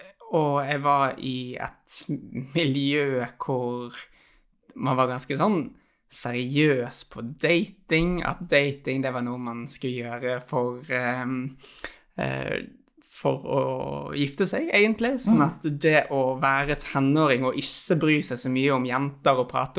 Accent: Bergen, Vestland, Norway; also born or lived in Levanger; Jeg har vokst opp I Bergen

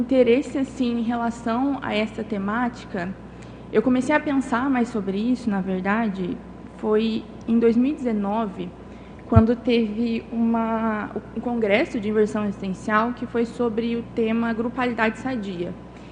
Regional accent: Conceição dos Ouros, Minas Gerais, Brazil; now in Foz do Iguaçu, Brazil; Sou natural de Conceição dos Ouros, atualmente resido em Foz do Iguaçu

